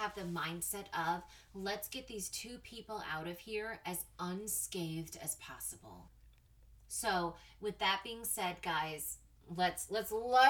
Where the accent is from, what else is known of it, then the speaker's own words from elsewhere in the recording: Texas, United States; And then I'm going to read you crazy stories from Tales from Texas, which is my home state.